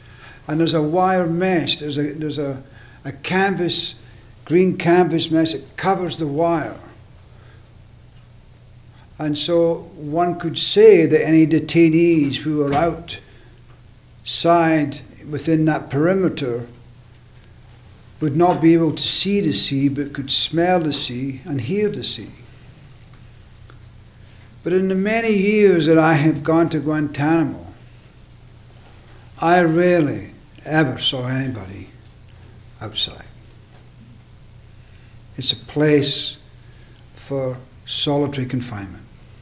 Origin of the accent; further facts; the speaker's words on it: Scotland, United Kingdom; I'm Scottish.